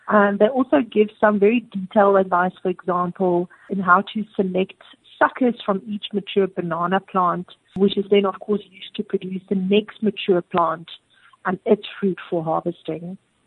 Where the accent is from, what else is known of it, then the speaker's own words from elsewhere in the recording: Pongola, KwaZulu-Natal, South Africa; They are from my hometown, Pongola, in the northern KwaZulu-Natal.